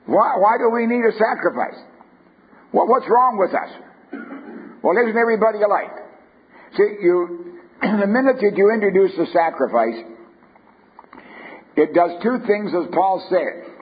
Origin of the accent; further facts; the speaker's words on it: Canada; Now, we don't have cardinals in Canada, as any Canadian sitting here knows that.